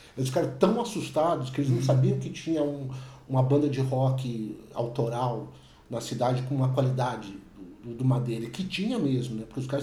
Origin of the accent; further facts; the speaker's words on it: Londrina, Paraná, Brazil; a gente é de Londrina.